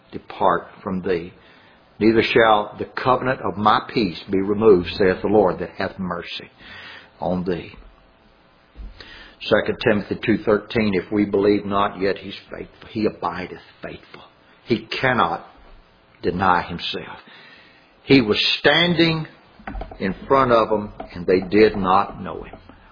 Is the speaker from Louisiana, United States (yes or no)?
yes; Louisiana, United States; But I'm from Louisiana. And I can tell you this.